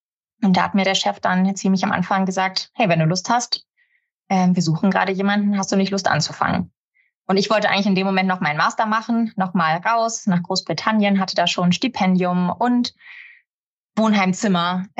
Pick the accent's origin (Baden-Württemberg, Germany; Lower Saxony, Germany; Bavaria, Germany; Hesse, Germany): Lower Saxony, Germany; Nordhorn; bei uns in Nordhorn, habe da so das erste Mal Radio gemacht.